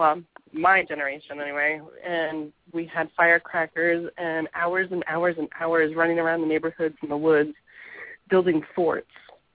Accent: the South, United States; because as everybody knows, I'm not local. I'm from the South. I'm kind of lost up here.

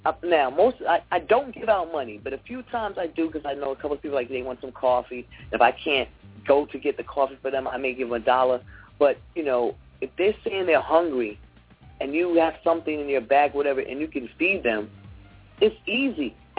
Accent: New York, United States; now in Los Angeles, United States; My thing is, I come from New York, and we're in a city of hustle and bustle. Nobody speaks. Everybody's rude. When I moved to Los Angeles, I came with that same attitude.

